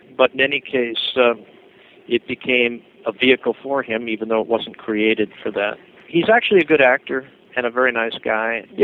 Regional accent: Brooklyn, New York, United States; I'm from Brooklyn originally, so, you know, so is he.

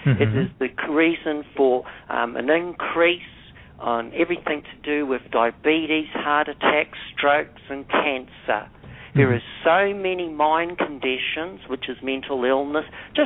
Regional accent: Auckland, New Zealand; born there; Well, I was born in Auckland, New Zealand

